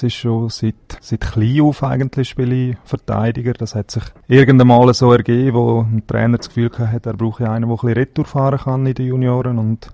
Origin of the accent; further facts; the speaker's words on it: Graubünden, Switzerland; Also bei mir ist es so, ich bin im Engadin aufgewachsen und da gibt es sehr viel Schnee und Eis